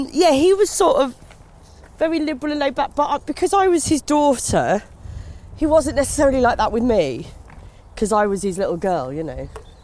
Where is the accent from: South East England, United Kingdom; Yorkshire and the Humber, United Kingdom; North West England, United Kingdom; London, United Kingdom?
South East England, United Kingdom; Maidstone; So I grew up in Kent, in Maidstone, in Kent.